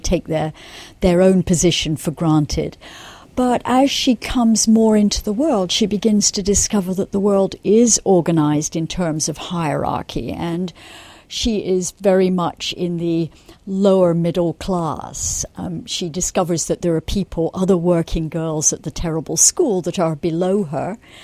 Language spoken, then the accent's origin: English; Scotland, United Kingdom; Well, for me, growing up in the Highlands of Scotland, the Orkney Islands are a tremendously romantic place.